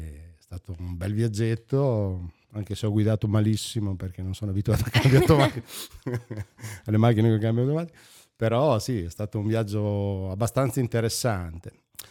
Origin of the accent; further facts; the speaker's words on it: Sassuolo, Emilia-Romagna, Italy; come ha detto la Vale, e vengo da Sassuolo, provincia di Modena, si capisce un po' anche dall'accento che e dalle S.